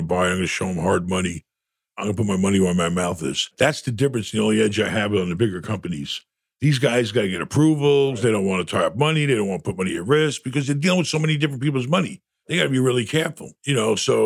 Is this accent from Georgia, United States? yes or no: no; New York City, New York, United States; I grew up in New York. I grew up block off Broadway.